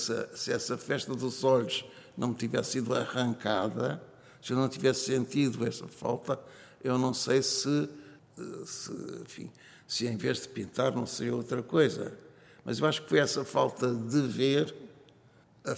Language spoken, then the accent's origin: Portuguese; Lisbon, Portugal; Foi ter nascido e ter vivido até aos 7 anos, aproximadamente, num quarto andar, com o Tejo em frente.